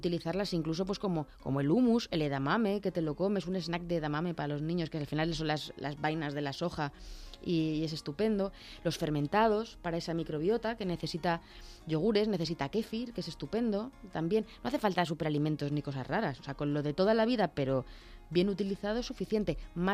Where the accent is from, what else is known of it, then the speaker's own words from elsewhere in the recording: Cuenca, Castilla-La Mancha, Spain; y yo soy de Cuenca